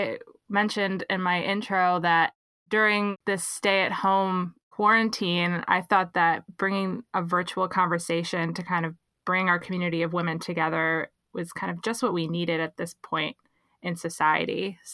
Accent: New York City, New York, United States; I'm from the New York City area

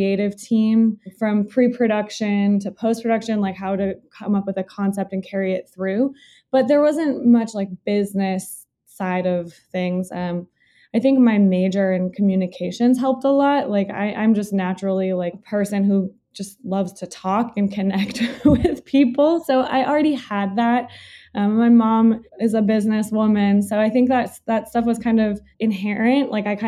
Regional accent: North Dakota, United States; I'm from North Dakota, not many people are doing like advertising photography. So then I found a grad program in New York at SVA.

